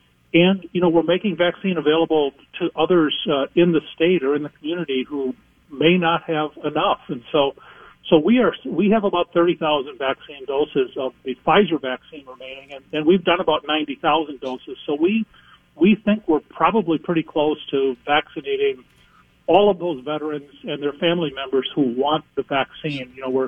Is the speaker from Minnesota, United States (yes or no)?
yes; Mankato, Minnesota, United States; I make it an annual trip down to Mankato, my hometown